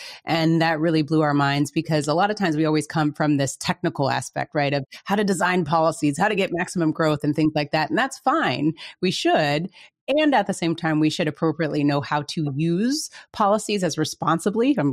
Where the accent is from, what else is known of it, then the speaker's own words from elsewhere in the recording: East Coast, United States; also born or lived in Lawrence, Kansas; But I was born in Lawrence, Kansas, so shout out to that. But I don't really claim Lawrence, Kansas, because we moved out to the East Coast soon after I was born.